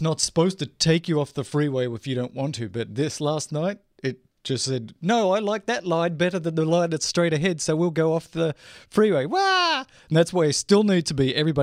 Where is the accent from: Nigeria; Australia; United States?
Australia; is it because I'm Australian?